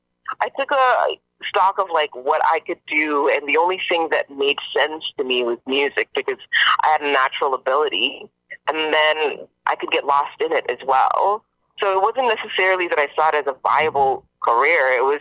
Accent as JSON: {"language": "English", "town": "Guelph", "region": "Ontario", "country": "Canada", "tie": "born or raised there", "lives_now": "Hamilton, Canada", "said": "Well, I grew up in Guelph. The music scene in Guelph is now growing"}